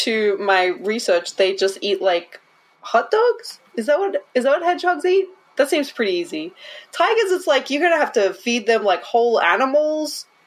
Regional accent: Australia; Okay, so I'm from Australia. I know all about spiders.

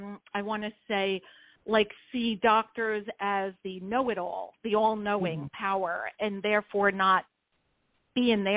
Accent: New York, United States; that's not where I grew up. I grew up in New York, which is a little bit different, a little more maybe open-minded, possibly, I would say.

